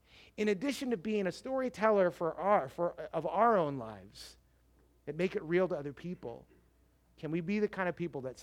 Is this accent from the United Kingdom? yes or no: no; United States; I didn't watch any of them because I'm an American, and Americans, I enjoyed watching the highlights of them thoroughly.